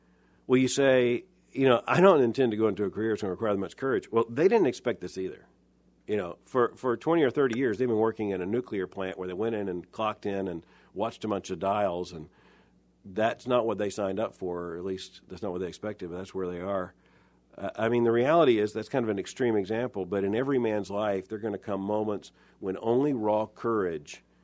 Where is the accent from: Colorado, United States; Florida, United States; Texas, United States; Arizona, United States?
Florida, United States; Lakeland; the church I grew up in Lakeland, Florida.